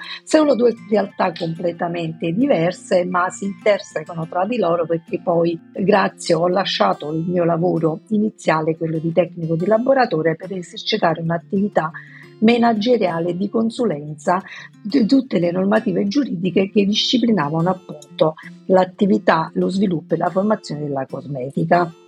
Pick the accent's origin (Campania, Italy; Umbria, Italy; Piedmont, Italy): Campania, Italy; Salerno; io ho 53 anni, sono nata a Salerno, vissuta a Salerno, tuttora vivo a Salerno, però negli ultimi anni, presa dal mio questo lavoro, mi sono trasferita, diciamo, passo più tempo su Milano che dove sono nata.